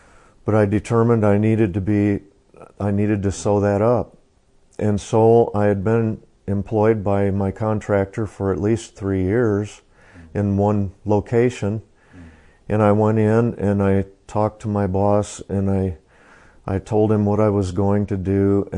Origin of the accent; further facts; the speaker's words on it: Sedalia, Missouri, United States; Sedalia is my hometown. I was born here, so my parents and our families would make return trips to Sedalia to visit relatives and so on.